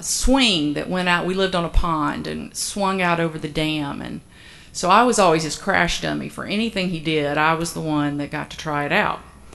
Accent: Atlanta, Georgia, United States; So I am one of the originals still here in Atlanta.

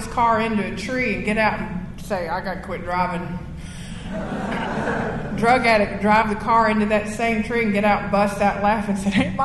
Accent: Rockmart, Georgia, United States; I'm from Rockmart. We don't have that kind of stuff. We got Waffle House.

